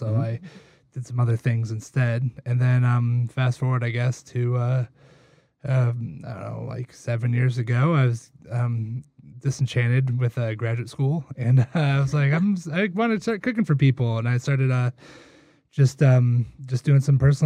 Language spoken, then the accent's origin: English; Noblesville, Indiana, United States; also born or lived in Bloomington; Oh, I grew up in Noblesville, then I moved to Bloomington, and then I moved back up in Indianapolis in like 2004.